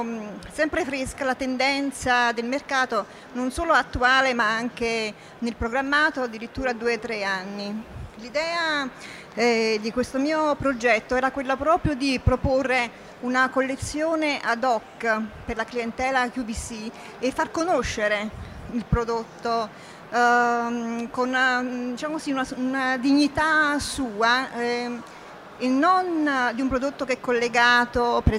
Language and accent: Italian; Naples, Campania, Italy; io sono di Napoli e non tutti sanno che a Napoli vengono prodotti i migliori guanti